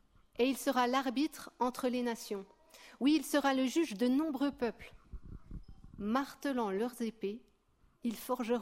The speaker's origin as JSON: {"language": "French", "region": "Bourgogne-Franche-Comté", "country": "France", "tie": "born or raised there", "said": "Ensuite, on est reparti un petit peu dans un peu plus au nord de la France, en Franche-Comté, dans le Doubs. Peut-être que vous entendrez un peu mon accent, parce que je suis native. En fait, je suis native de là-bas."}